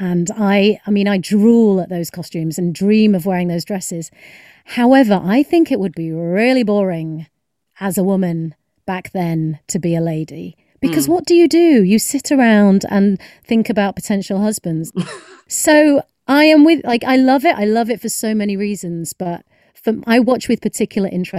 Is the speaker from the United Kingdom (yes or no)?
yes; United Kingdom; So as a British person who has been to America a few times